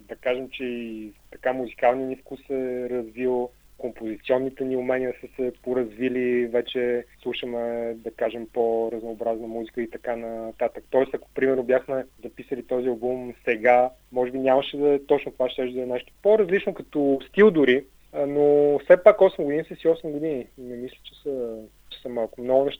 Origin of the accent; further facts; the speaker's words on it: Sofia, Sofia City, Bulgaria; Още повече, че ние обума го записахме в Пловдив, а ние сме от София.